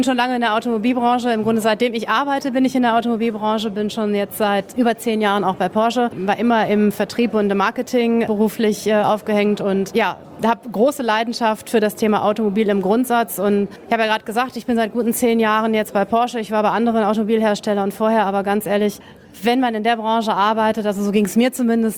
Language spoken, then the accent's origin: German; North Rhine-Westphalia, Germany; ich komme nicht von hier, überhaupt nicht. Ganz woanders, ich komme aus Nordrhein-Westfalen.